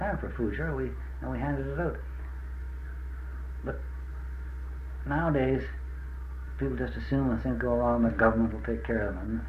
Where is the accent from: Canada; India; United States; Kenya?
Canada; I was very proud of being a Canadian, even until 1947